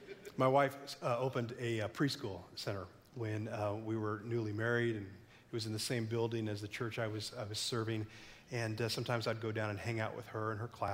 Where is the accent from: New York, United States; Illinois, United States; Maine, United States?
Illinois, United States; Lincoln; My hometown is Lincoln, Illinois.